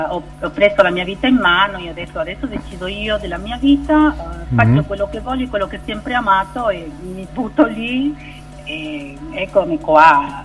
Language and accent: Italian; Santo Domingo, Distrito Nacional, Dominican Republic; ispirandomi ai ritmi che hanno segnalato la mia infanzia a Santo Domingo.